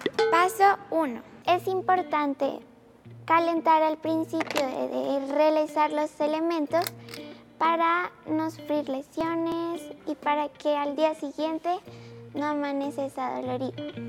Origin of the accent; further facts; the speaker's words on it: Bogotá, Colombia; Vivo en Bogotá, nací en Bogotá.